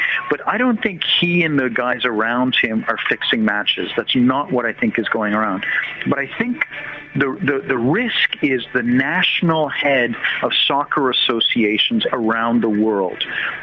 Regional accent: Canada; I was, as a Canadian, I was invited over to Brussels to speak before the European Parliament last week.

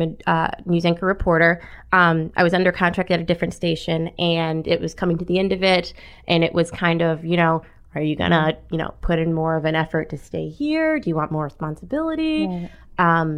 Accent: Pontiac, Michigan, United States; moved away as an adult; also born or lived in Lansing; I came here by way of Lansing, Michigan, but I'm originally from Pontiac, Michigan. I'm Michigan born and raised. So this is actually my first job out of state.

